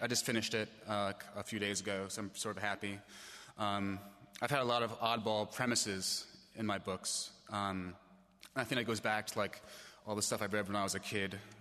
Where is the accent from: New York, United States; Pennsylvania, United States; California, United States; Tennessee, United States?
New York, United States; Manhattan; now in Brooklyn, United States; It was a little embarrassing because I was raised in Manhattan, so I was a little bit of a snob about the other boroughs.